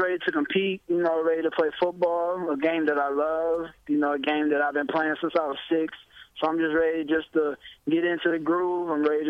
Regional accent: Atlanta, Georgia, United States; I'm from Atlanta.

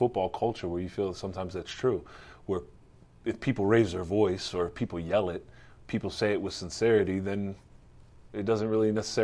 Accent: Lebanon, Pennsylvania, United States; I grew up in Lebanon, Pennsylvania, and I grew up, you know, with my mom in a single parent home for the most part.

